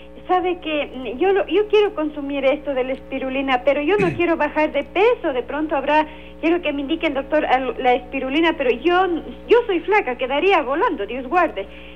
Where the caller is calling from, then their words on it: Valle de los Chillos, Pichincha, Ecuador; De acá, del Valle de los Chillos.